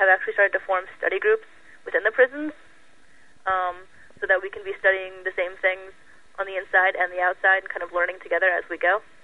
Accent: Brooklyn, New York, United States; now in Lawrence, United States; I'm actually not from Lawrence. I moved here just a little under a year ago, and I was amazed to see I'm from New York, I'm from Brooklyn, and I was amazed to see how organized and dedicated the people were here.

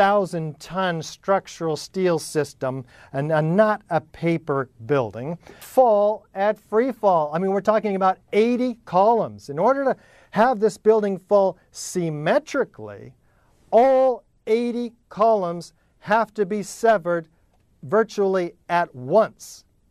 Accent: United States; As an American, I am deeply disturbed about the state of affairs

